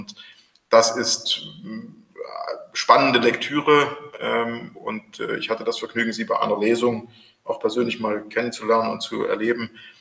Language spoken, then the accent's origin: German; East Germany, Germany; muss ich mich jetzt nochmal outen, vielleicht auch als Ossi.